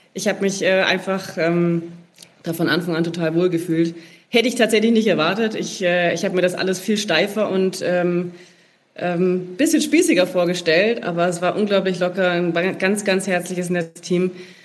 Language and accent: German; Bavaria, Germany; Aber ja, ich bin im Unterallgäu aufgewachsen, also sind natürlich meine Wurzeln auch irgendwo dort verortet.